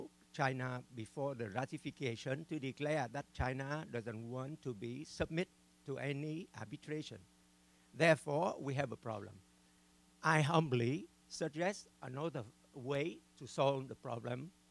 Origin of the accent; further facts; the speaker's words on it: Canada; I'm a lawyer from Canada